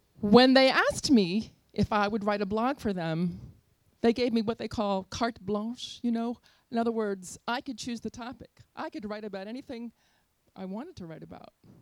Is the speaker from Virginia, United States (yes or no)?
yes; Richmond, Virginia, United States; I grew up in Richmond, Virginia